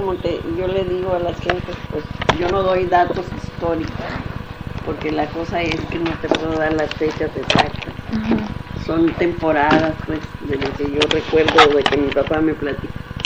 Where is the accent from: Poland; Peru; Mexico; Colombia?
Mexico; pues es que somos mexicanas, nativas de México.